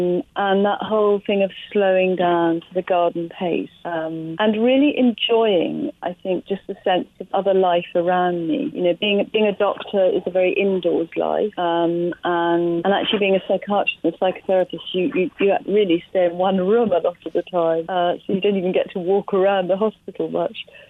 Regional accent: South of England, United Kingdom; now in Hertfordshire, United Kingdom; I'm from the south of England.

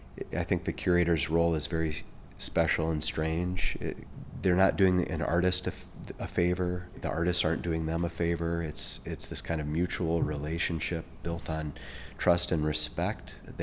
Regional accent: Michigan, United States; also born or lived in Bozeman, Montana; Yeah, I was born in Bozeman. When my parents got divorced, I ended up in the Upper Peninsula of Michigan. Grew up playing hockey right on the border of Canada.

